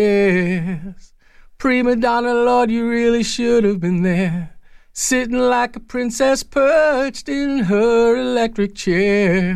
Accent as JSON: {"language": "English", "town": "Mississauga", "region": "Ontario", "country": "Canada", "tie": "born or raised there", "said": "I grew up in Mississauga"}